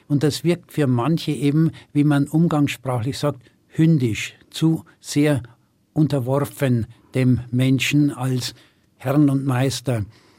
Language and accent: German; Bavaria, Germany; ich bin am Kriegsende geboren worden, am 17. April 1945, also wenige Tage vor Kriegsende. Mein Vater ist im Krieg, in der letzten Phase des Kriegs, im Januar vorher noch ums Leben gekommen. Das heißt, in diesem kleinen niederbayerischen Dorf wuchs ich ziemlich allein auf.